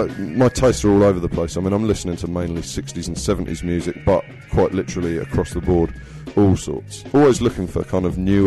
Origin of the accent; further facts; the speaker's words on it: Southampton, South East England, United Kingdom; growing up in Southampton, you don't have too much options on buying great records.